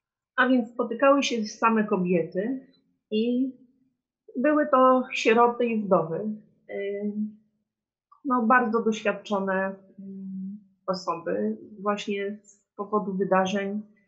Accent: Opatówek, Greater Poland Voivodeship, Poland; wychowałam się w kamienicy w Opatówku przy Placu Wolności 13.

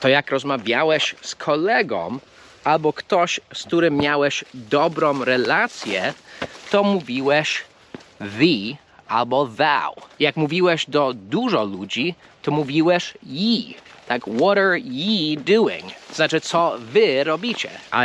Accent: Philadelphia, Pennsylvania, United States; Ja się wychowałem w Filadelfii, to jest bardzo typowe, że ludzie mówią yous, albo yous.

